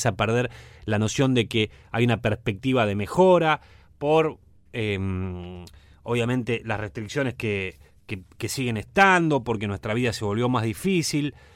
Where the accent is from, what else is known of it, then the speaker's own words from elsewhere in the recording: Argentina; somos 40 millones argentinos